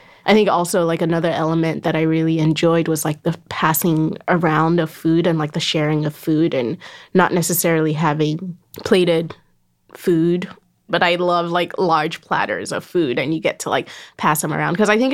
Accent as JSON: {"language": "English", "region": "Lagos", "country": "Nigeria", "said": "no matter how long I spend away from it or no matter how far away I am from Lagos, like that it's mine."}